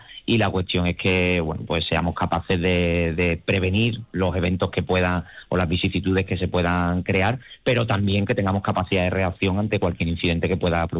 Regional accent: Seville, Andalusia, Spain; nosotros como sevillanos pues tenemos que sentirnos muy orgullosos de que se desarrolle en nuestra ciudad

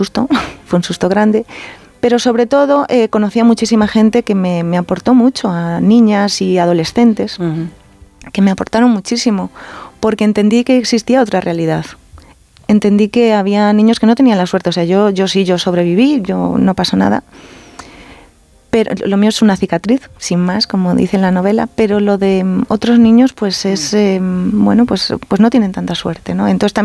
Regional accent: Santiago de Compostela, Galicia, Spain; en Galicia, supongo que también porque llueve mucho, en Santiago, de donde soy yo

